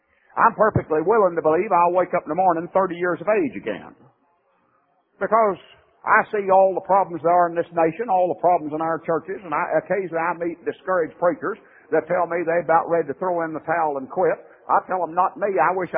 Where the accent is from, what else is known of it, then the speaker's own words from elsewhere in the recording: Southern US, United States; I said, well, since I'm a Southerner and Southerners have an inborn love for lost causes